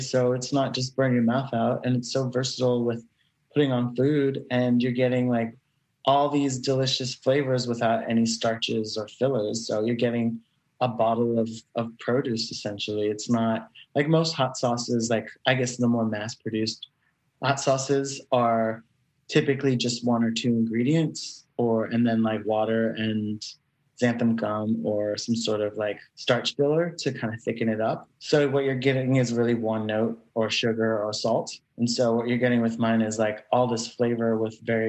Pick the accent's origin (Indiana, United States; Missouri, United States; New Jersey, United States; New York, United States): New York, United States; New York City; about who I am as a New Yorker and as a performer.